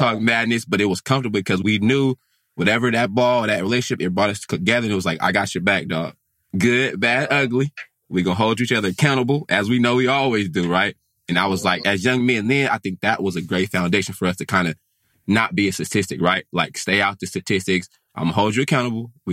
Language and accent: English; Sacramento, California, United States; I grew up in Meadowview